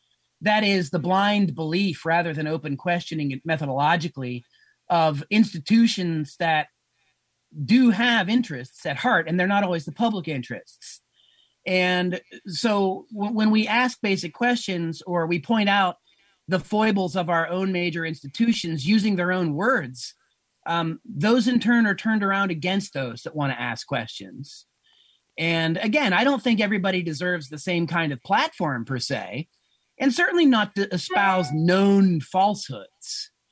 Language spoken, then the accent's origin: English; Pennsylvania, United States; now in California, United States; I grew up in Pennsylvania.